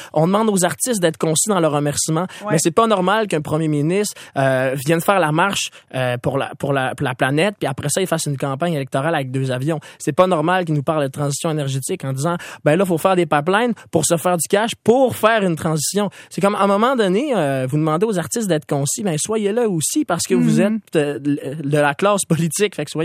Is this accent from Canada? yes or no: yes; Quebec, Canada; À partir du moment où on dit qu'on est Québécois, je pense qu'on règle beaucoup de problèmes.